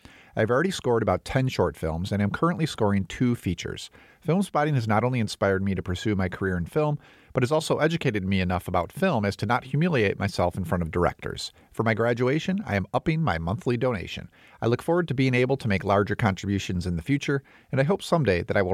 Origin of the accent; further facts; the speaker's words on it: Ventnor, New Jersey, United States; now in Binghamton, United States; I was driving back and forth from Binghamton, New York, home to my hometown in Ventnor, New Jersey, to help out my aging father.